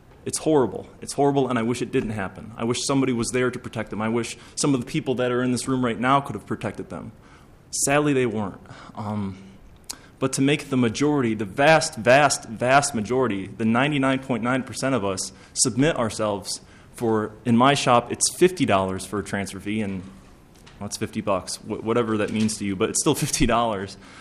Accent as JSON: {"language": "English", "town": "Bloomington", "region": "Minnesota", "country": "United States", "said": "I'm from Bloomington, Minnesota."}